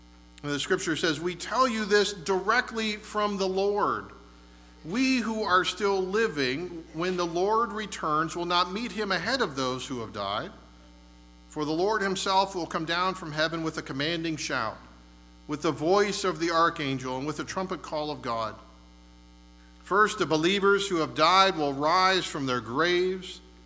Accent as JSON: {"language": "English", "town": "Erie", "region": "Pennsylvania", "country": "United States", "tie": "born or raised there", "said": "what I remember growing up in Erie."}